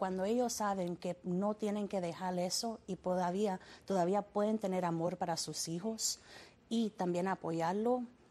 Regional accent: Cuba; Y nosotros somos cubanos.

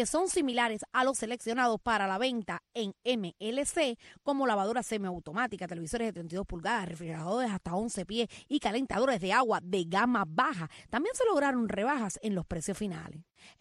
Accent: Cuba; Que además ya el hombre se había ido de Cuba, porque ya allí en mi pueblo no existe ni técnico, de electricista, ni nadie.

